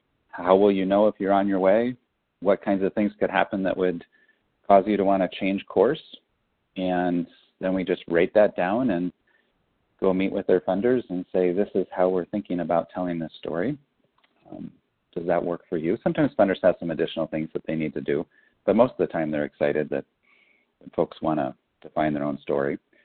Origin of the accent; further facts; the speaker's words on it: West Coast, United States; Came out back to the West Coast because I'm from the West Coast and I missed it.